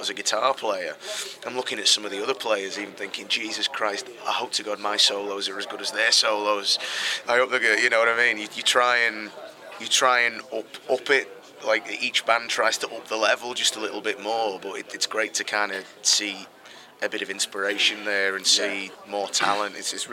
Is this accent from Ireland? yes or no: yes; Ireland; We're both Irish and we're both short arses.